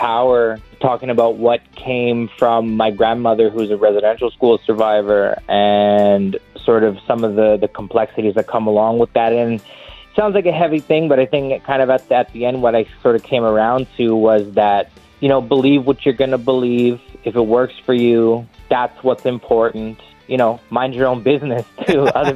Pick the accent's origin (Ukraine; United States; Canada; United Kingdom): Canada; Calgary, Alberta; also born or lived in Saskatoon; from Calgary, and my family comes from the Kainan Nation. So I'm from Blackfoot people, and I was born and raised kind of in between, kind of on the highway between Calgary and Saskatoon, honestly. Been traveling back and forth and living in both places throughout my whole life, so we're definitely prairie people